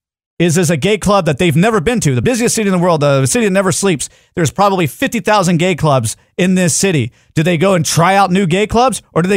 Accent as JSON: {"language": "English", "town": "Dallas", "region": "Texas", "country": "United States", "tie": "born or raised there", "said": "We are from Dallas. We've all grown up in different shady areas of Dallas."}